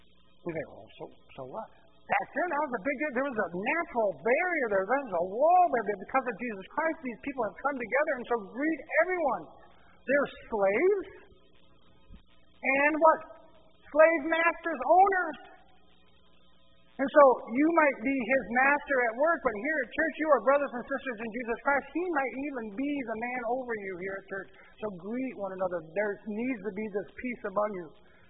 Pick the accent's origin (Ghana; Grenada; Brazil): Brazil; We came from Brazil.